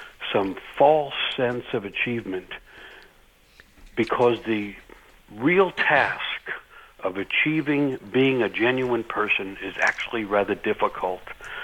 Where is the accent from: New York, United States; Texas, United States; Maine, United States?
New York, United States; New York City; I grew up in New York City.